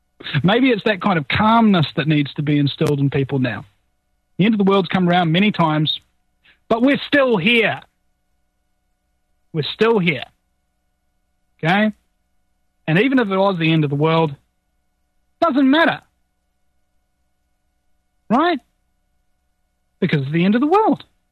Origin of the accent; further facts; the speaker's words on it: New Zealand; I'm from New Zealand.